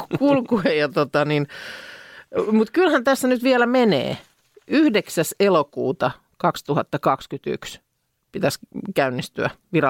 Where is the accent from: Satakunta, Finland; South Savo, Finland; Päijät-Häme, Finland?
Päijät-Häme, Finland; Lahti; silloin kun käytiin, niin junalla tultiin Lahdesta.